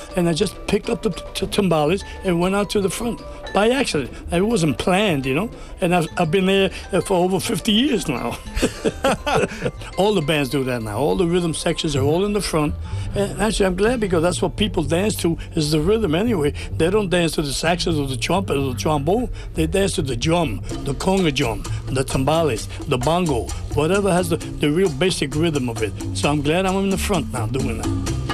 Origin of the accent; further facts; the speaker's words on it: New York City, New York, United States; My parents were very poor, naturally. Growing up in Spanish Harlem there, I was around like 110th Street around there.